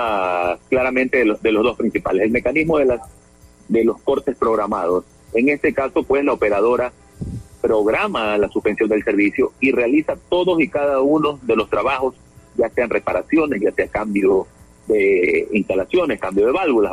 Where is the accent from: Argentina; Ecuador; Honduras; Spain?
Ecuador; Guayaquil, Guayas; lo que tenemos que, como guayaquileños, tener seguros y tener esta tranquilidad